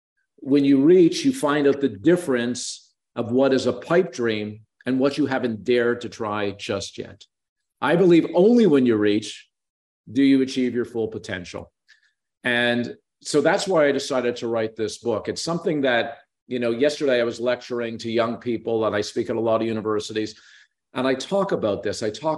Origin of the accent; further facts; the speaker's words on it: Canada; I'm Canadian.